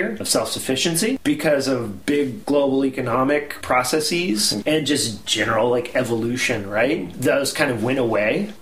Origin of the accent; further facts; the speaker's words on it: California, United States; I'm from California. I grew up in a farming family.